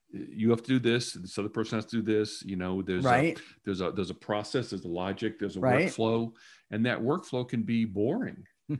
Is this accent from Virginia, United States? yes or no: no; Detroit, Michigan, United States; you know, I grew up in Detroit.